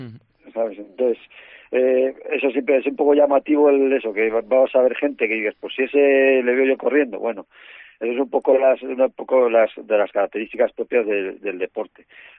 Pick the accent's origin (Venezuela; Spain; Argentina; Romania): Spain; Asturias; also born or lived in Palencia; Estuve 2 años en Asturias, volví a Palencia, y estuve una temporada de nuevo en Palencia y después me regresé a Asturias. Y en Palencia a la vez he jugado contra ellos otros 2 años, jugando como asturiano contra Palencia.